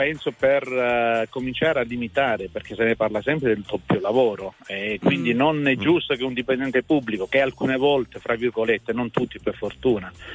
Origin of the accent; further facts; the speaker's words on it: Cosenza, Calabria, Italy; Sono di Cosenza, però frequento molto il Parco Nazionale della Sila, quindi zone bellissime, incontaminate.